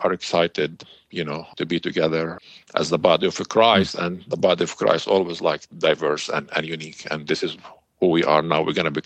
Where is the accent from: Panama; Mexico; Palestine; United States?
Palestine; They are aware of what happened to me growing up in Palestine. I shared, you know, my life growing up under occupation.